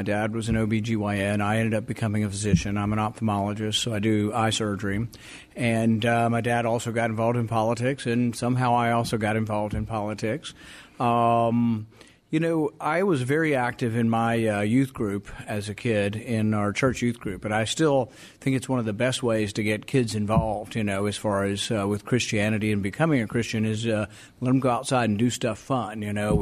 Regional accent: Texas, United States; I grew up in Texas.

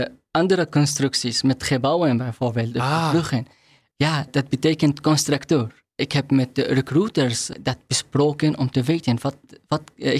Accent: Syria; Dutch is a second language; moved away as an adult; now in Netherlands; Ik ben bijna 33 jaar oud. Ik kom uit Syrië.

